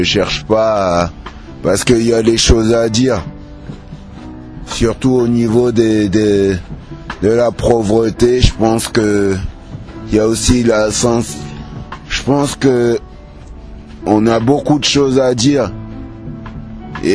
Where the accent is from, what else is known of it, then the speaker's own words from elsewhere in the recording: Cameroon; Et je suis camerounais.